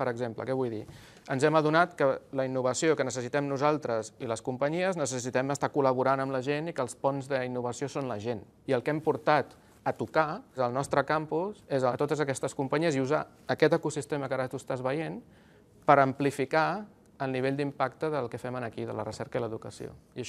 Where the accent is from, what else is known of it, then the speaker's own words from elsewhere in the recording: L'Hospitalet de Llobregat, Catalonia, Spain; jo vaig créixer a Santa Eulàlia, Hospitalet, etc.